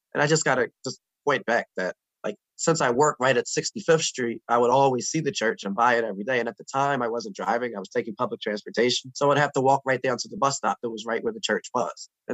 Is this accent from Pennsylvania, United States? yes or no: yes; Philadelphia, Pennsylvania, United States; Sure. Well, I grew up in the West Philadelphia community.